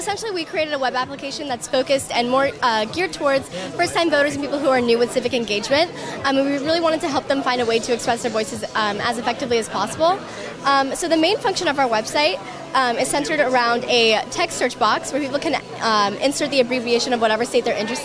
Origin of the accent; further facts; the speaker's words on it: Colorado, United States; So for example, I'm from Colorado